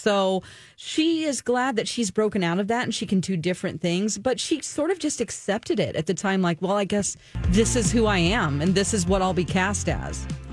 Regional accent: the South, United States; I didn't know, because I'm from the South, that I emphasize different parts of words.

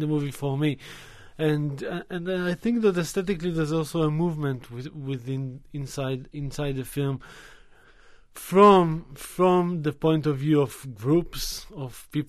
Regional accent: Israel; when I was growing up in Israel in the 80s

